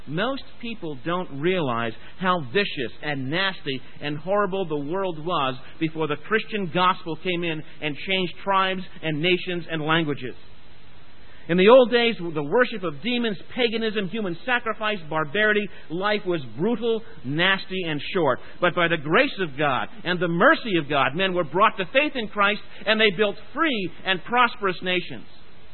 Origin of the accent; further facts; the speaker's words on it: Scotland, United Kingdom; And because I'm a Presbyterian, I'm not saying it because I'm Scottish.